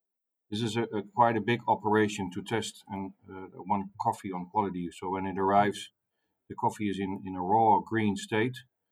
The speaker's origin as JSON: {"language": "English", "country": "Netherlands", "said": "I'm from the Netherlands. I'm aged 47."}